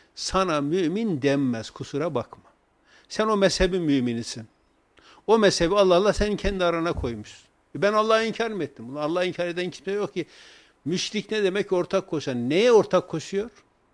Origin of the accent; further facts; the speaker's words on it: Erzurum, Turkey; Şimdi ben Erzurumluyum.